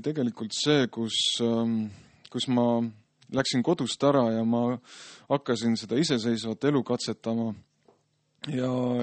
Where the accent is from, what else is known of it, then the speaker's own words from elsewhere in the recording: Jõgeva, Jõgeva County, Estonia; Nüüd ma olen pärit Jõgevalt Palamuse kandist